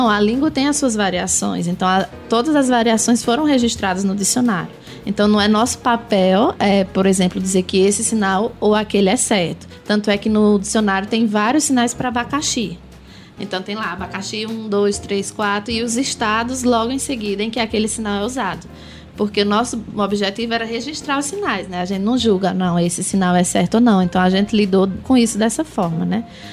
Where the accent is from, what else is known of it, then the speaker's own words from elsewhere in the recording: Ceará, Brazil; eu aprendi Libras no Ceará. Então, eu sou do interior do Ceará e tem a capital, né, Fortaleza.